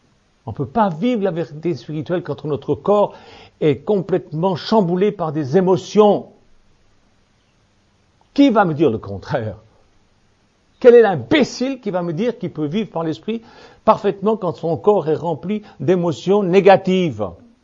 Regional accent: Switzerland; Enfin, moi, je suis suisse, mais je me sens très français quand même.

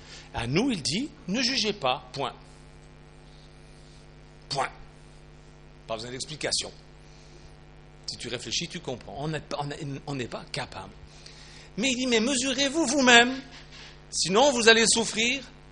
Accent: Switzerland; chez nous en Suisse

